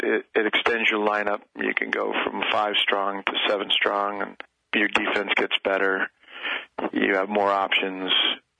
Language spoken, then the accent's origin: English; Boston, Massachusetts, United States; now in California, United States; I'm a Boston Red Sox fan, so I kind of grew up with a great love for baseball. And when I moved to California from Boston, I, you know, started looking at softball